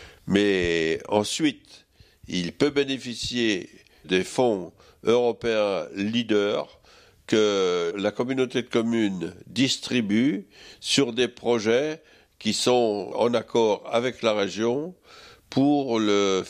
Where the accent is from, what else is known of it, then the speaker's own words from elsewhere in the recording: Grand Est, France; Je suis natif des Loches. Je suis arrivé aux Loches en 1947 et juste après la guerre, mes parents avaient la fonction de régisseur.